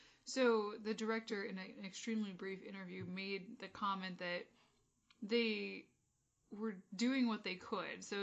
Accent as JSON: {"language": "English", "region": "Florida", "country": "United States", "said": "We're from Florida."}